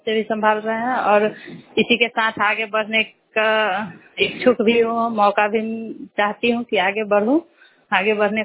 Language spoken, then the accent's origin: Hindi; Sirsa Viran, India; और मैं सिरसा वीरन से हूँ, सिरसा वीरन गांव है और लालगंज ब्लॉक से।